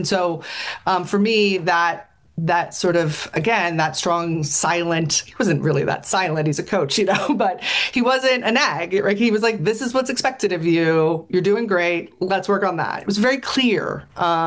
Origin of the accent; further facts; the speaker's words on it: Allentown, Pennsylvania, United States; I grew up in the Lehigh Valley, outside of Allentown. I am the oldest. And I have two younger brothers.